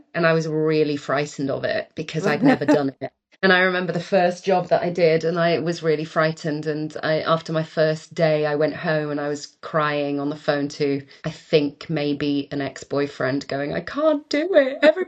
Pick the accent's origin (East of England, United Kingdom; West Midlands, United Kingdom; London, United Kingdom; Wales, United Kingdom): Wales, United Kingdom; I don't remember a time where I couldn't speak English and Welsh, particularly in the area that I am from, or rather the area we moved to when I was five. It's not a very Welsh speaking area. It's very English.